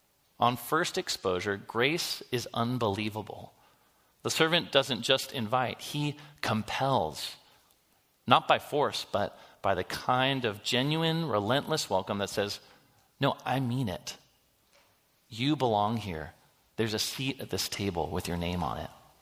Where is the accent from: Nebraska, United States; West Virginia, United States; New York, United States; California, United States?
California, United States; I am not from Jerusalem. I'm from California.